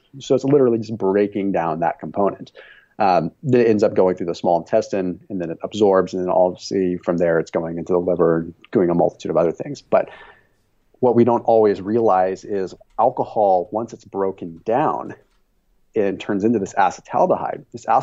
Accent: Sonoma, California, United States; I'm from Sonoma originally, Sonoma, California.

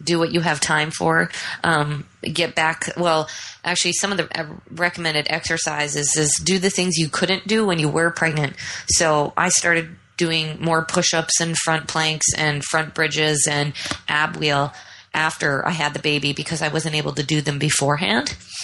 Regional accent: Canada; I'm Canadian. Women in Canada get a year off after they have a baby.

